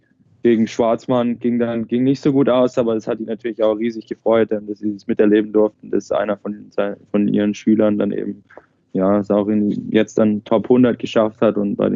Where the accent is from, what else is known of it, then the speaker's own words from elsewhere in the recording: Furtwangen, Baden-Württemberg, Germany; Ich komme aus Furtwangen.